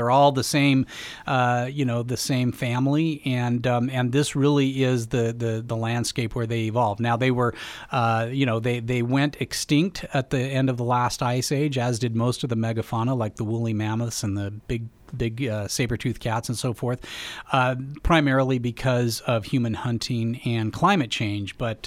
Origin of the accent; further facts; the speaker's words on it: United States; the United States and we as American people really do have a deep love for horses